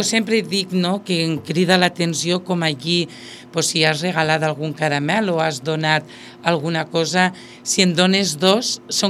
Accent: Almassora, Valencian Community, Spain; jo soc d'Almassora, del poble del Costaet

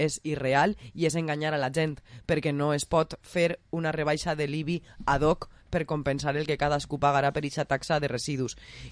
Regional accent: Valencian Community, Spain; crec que nosaltres com a valencians i com a una comunitat autònoma també amb fonamentació i raons històriques

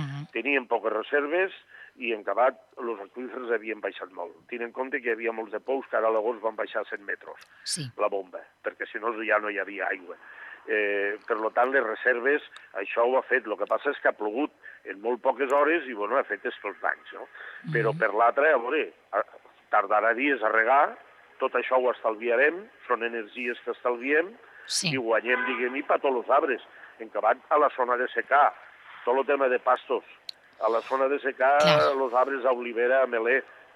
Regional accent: Traiguera, Valencian Community, Spain; El meu poble Traiguera, doncs, en 2 hores, 100 litros, pràcticament.

